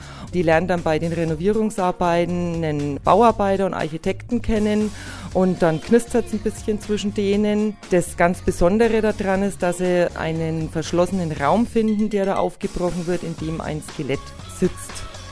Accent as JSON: {"language": "German", "town": "Glotzdorf", "country": "Germany", "said": "Ich komme aus Glotzdorf, bin Ende 30, habe zwei Kinder."}